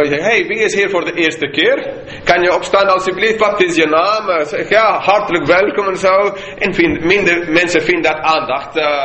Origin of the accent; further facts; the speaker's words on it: Bogotá, Colombia; Dutch is a second language; now in Netherlands; ik kom van Bogota, de hoofdstad.